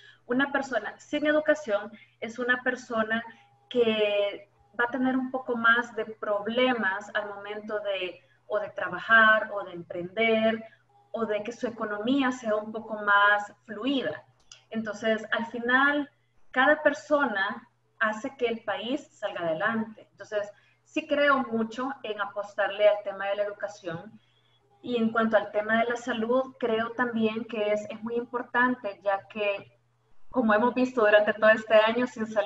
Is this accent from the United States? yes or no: no; El Salvador; La idea es que como salvadoreños crezcamos, como salvadoreños podamos sacar el país y llevarlo hacia adelante.